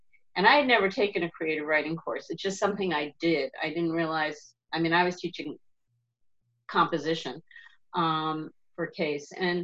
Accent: New Jersey, United States; That was my way of dealing with whatever was happening in my life since I grew up in New Jersey.

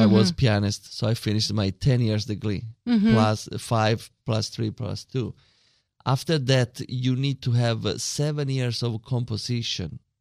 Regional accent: Sicily, Italy; English is a second language; So I was from Sicily. So from all over, we tried to apply there.

